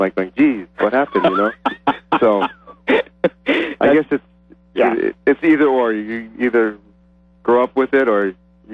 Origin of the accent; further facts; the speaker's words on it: Kauai, Hawaii, United States; I'm also from Kauai, so we all grew up learning to love sand.